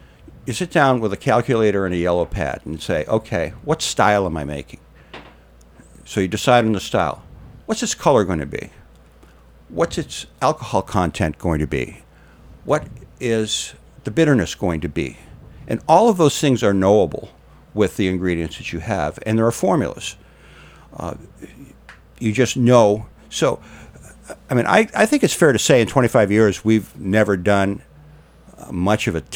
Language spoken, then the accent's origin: English; Maine, United States